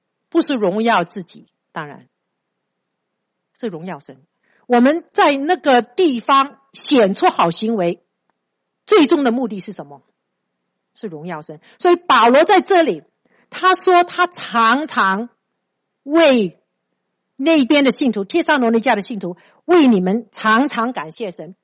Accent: China; now in United States

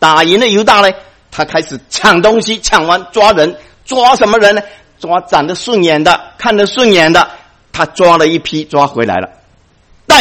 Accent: Taiwan; 我们台湾话叫做唱靠调啊

